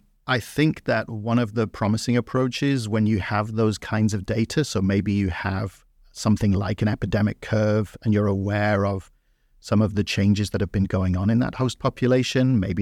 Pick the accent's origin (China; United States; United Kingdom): United Kingdom; I think back in my home country in the UK, some of the early estimates came from boarding schools